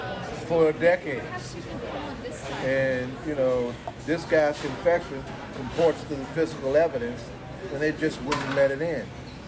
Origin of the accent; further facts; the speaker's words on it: New Jersey, United States; A lot of folks are from Philly. I'm from Jersey and whatnot.